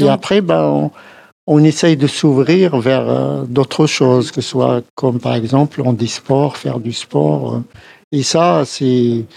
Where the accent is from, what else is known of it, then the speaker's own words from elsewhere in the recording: Algiers, Algiers Province, Algeria; ma famille, je viens d'Alger. Ma famille, elle est en Algérie.